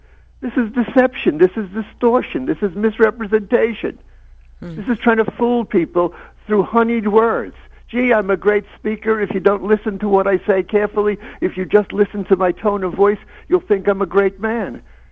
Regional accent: Brooklyn, New York, United States; I was born and raised in Brooklyn, and everyone around me was a socialist or a liberal.

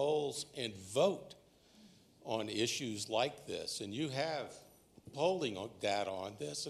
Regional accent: New Orleans, Louisiana, United States; I'm from New Orleans. Katrina territory.

